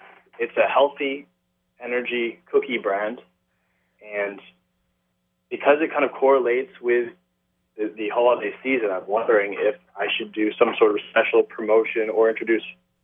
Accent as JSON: {"language": "English", "region": "Maine", "country": "United States"}